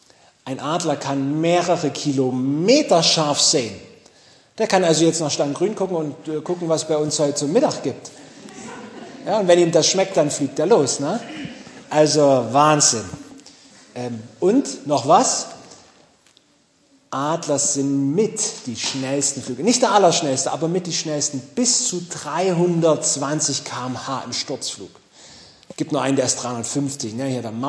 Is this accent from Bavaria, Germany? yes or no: no; Großröhrsdorf, Saxony, Germany; dass in Großrohrsdorf, wo ich herkomme, gar nicht so viele Vögel gibt wie hier